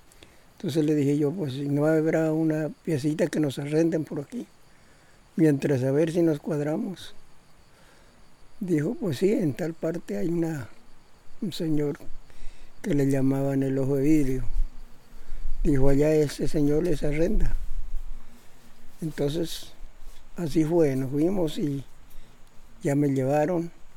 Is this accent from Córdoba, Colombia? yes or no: no; Huila, Colombia; now in Caquetá, Colombia; Me vine del Huila, pues decían que acá era muy bueno, las tierras del Caquetá